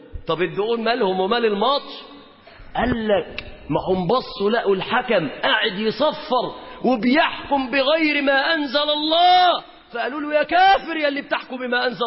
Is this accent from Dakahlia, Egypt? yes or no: yes; Mansoura, Dakahlia, Egypt; وكنا نسير مترجلين عندنا في المنصورة